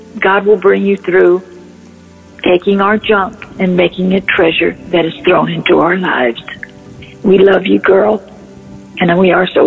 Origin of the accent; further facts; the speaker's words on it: Wilton, California, United States; from Wilton, California.